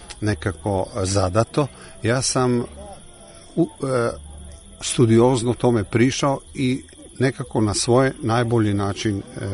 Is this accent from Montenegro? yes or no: no; Maribor, Slovenia; Učio sam nešto nemački, mogu, pošto sam ja rodom iz Maribora